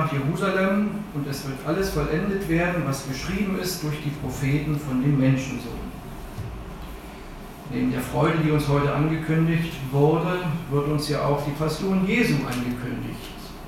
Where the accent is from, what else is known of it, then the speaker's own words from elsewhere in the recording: Berlin, Germany; Kannst du abschreiben, würden wir als Berliner sagen.